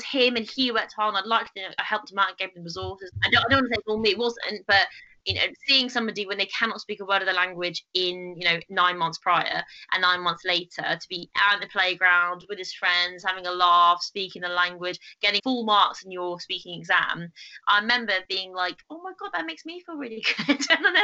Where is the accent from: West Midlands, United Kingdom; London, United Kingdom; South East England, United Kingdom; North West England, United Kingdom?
London, United Kingdom; because we're both from London